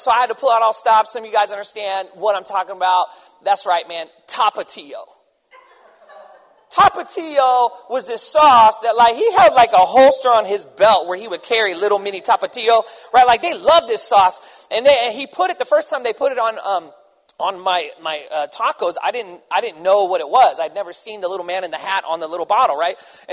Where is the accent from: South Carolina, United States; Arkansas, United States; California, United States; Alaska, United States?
California, United States; Oakland; I'm from Oakland. They heard of me.